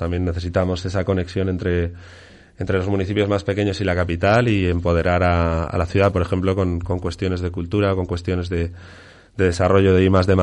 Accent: Burgos, Castile and León, Spain; moved away; Yo me fui de Burgos pues porque pensaba que no había suficientes oportunidades.

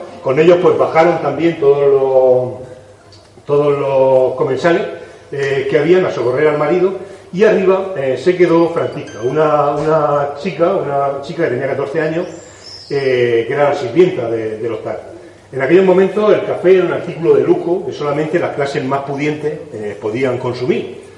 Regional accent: Molina de Segura, Region of Murcia, Spain; De Molina, por ejemplo, de mi pueblo y del pueblo de algunos de los que estamos aquí

